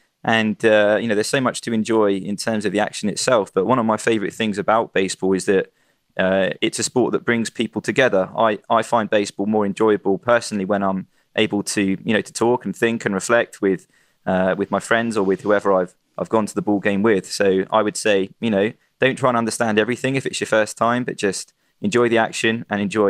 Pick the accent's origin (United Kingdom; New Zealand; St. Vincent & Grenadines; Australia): United Kingdom; England; moved away as an adult; now in South Korea; I grew up in England. I spent my first 29 years there